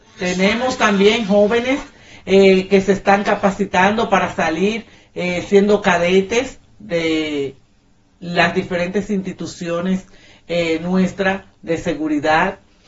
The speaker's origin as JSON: {"language": "Spanish", "country": "Dominican Republic", "said": "eso habla muy bien del camino que estamos llevando como dominicanos."}